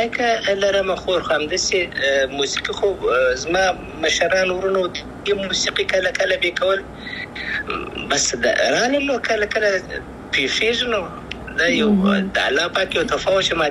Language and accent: Pashto; Afghanistan